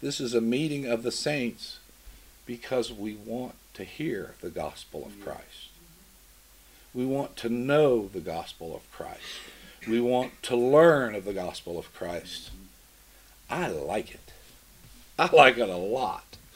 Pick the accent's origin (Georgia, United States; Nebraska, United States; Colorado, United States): Georgia, United States; also born or lived in West Virginia; I was from Georgia and West Virginia.